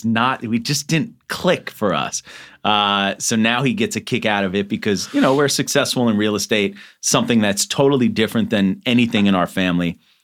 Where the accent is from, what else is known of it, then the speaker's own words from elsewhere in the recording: Boston, Massachusetts, United States; moved away as an adult; My whole life until I went to school at Syracuse University. Mm. So I left when I was 18 and been out here since I graduated.